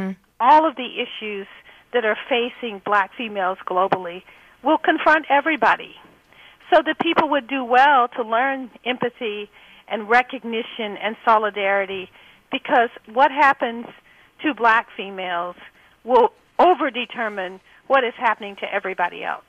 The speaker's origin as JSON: {"language": "English", "region": "the South", "country": "United States", "tie": "born or raised there", "said": "Even though I was raised in the South"}